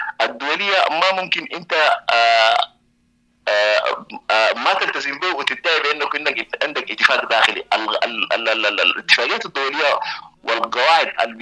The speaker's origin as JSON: {"language": "Arabic", "country": "Sudan", "said": "نحن عندنا في السودان في أي حرب تاريخنا مليء بالحروب"}